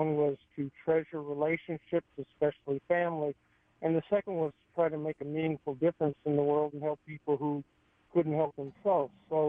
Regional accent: Los Angeles, California, United States; Well, I really had a very charmed life growing up in Los Angeles with a father, a grandfather who ran Hillcrest Country Club

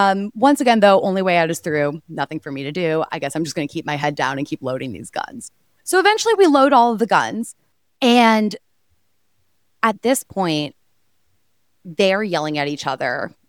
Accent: Texas, United States; But, like, I grew up in Texas. My family's very, like, safe and, like, regulated about it.

